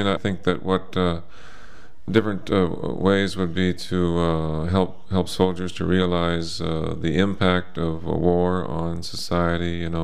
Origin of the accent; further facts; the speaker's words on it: Ithaca, New York, United States; I'm from Ithaca, New York, in the United States of America.